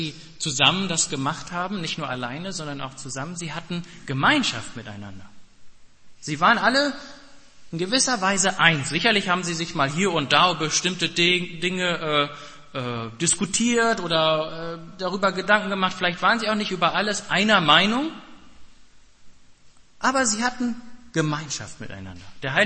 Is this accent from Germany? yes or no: yes; Germany; Und er kommt aus Indien und ich komme aus Deutschland und wir sind trotzdem eins.